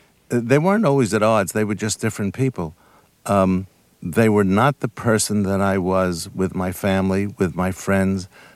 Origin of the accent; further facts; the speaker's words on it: New York, United States; when I was growing up in New York, we lived on the third floor, so I walked up there.